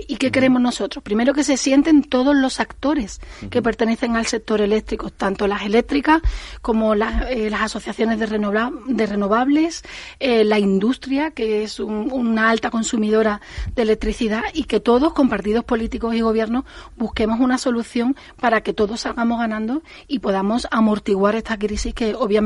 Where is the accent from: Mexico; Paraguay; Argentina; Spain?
Spain; Jerez de la Frontera, Andalusia; como el de Jerez de la Frontera, que de donde yo soy.